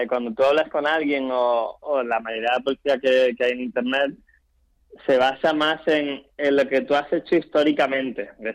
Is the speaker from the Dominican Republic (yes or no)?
no; Málaga, Andalusia, Spain; now in Madrid, Spain; pues yo soy de Málaga, me vine a Madrid cuando empecé a trabajar